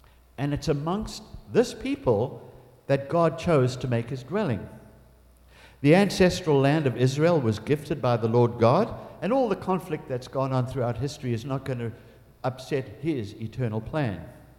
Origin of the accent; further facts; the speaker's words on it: Durban, KwaZulu-Natal, South Africa; I was raised in Durban in South Africa, and my parents had a beautiful home overlooking the city.